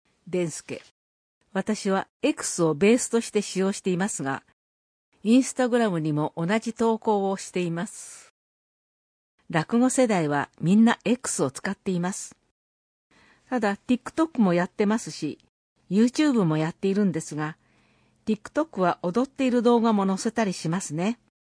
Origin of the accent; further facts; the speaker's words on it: Saitama, Japan; 埼玉で育ったので、埼玉に恩返しをしたいというところから始まったものです。